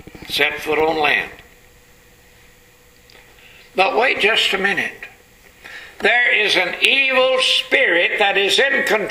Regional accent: Texas, United States; Where I grew up down in Texas, they called them hogs or pigs.

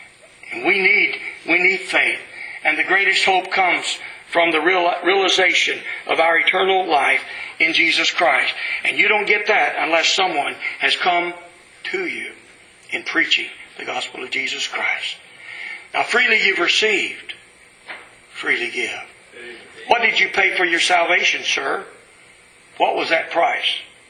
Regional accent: Texas, United States; moved away as an adult; But, I'm a Texan. What can I say? I can't hide that fact. But I couldn't stay in Texas.

